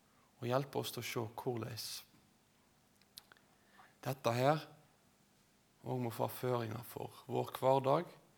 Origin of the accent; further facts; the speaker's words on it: Øygarden, Vestland, Norway; moved away; og vi bor rett her nede i gata. Egentlig kommer jeg fra Øygarden, så det er rett nordvest for Bergen, men jeg har nå de siste 9 årene holdt til her nord.